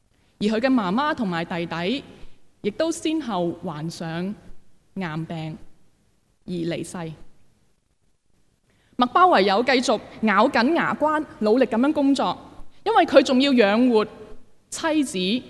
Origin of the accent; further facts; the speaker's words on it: Hong Kong; 我哋香港人習慣咗睇字幕噶啦